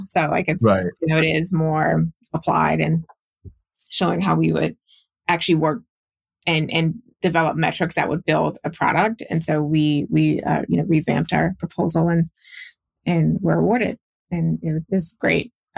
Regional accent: Houston, Texas, United States; I mean, I grew up in Houston. It is an energy town.

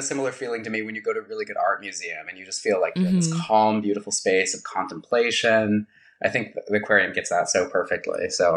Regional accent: New Mexico, United States; now in California, United States; I grew up in New Mexico and I live now in California.

